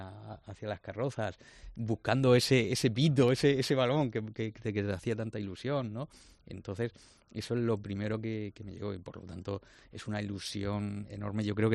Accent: Region of Murcia, Spain; Soy murciano y entonces el entierro de la sardina lo he vivido desde pequeño.

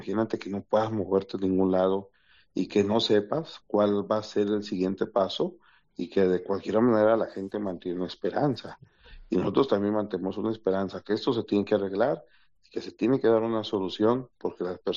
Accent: Mexico; para los mismos mexicanos que somos vecinos de Estados Unidos

